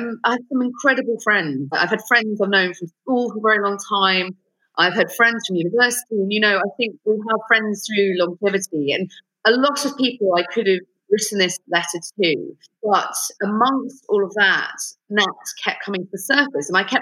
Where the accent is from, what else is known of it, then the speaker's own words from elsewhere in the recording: Netherlands; and I'm from Holland, and in Holland, they're so direct.